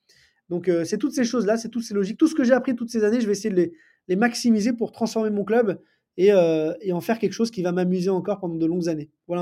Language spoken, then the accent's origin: French; Paris, Île-de-France, France; je suis parisien, né à Paris, j'ai grandi à Paris.